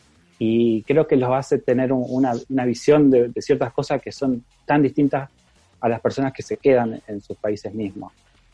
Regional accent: Argentina; now in Dublin, Ireland; que no somos solo argentinos, que cuando también pasan por ese tipo de experiencias, como les contaba, acá en Dublin está lleno de extranjeros, somos mayoría de extranjeros

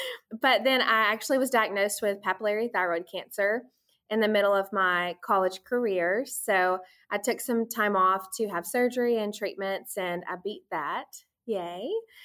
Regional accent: Danville, Alabama, United States; So I am from Decatur, Hartsel, Danville. I always call it like the little Morgan County triangle. I lived in Danville growing up on 10 acres of land, and I went to Hartsel High School

